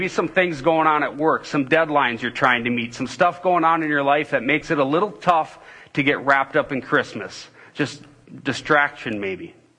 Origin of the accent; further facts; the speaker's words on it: Minnesota, United States; A little chilly, but we're from Minnesota. We're used to that.